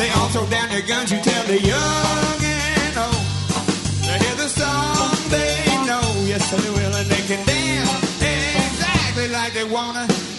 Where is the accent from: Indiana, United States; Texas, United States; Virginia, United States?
Texas, United States; San Antonio; Mexican national anthem of San Antonio, Texas, my hometown.